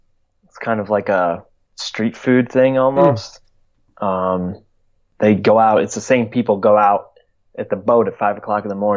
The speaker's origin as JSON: {"language": "English", "country": "United States", "accent": "American", "said": "Surprised after my American accent came out of my mouth."}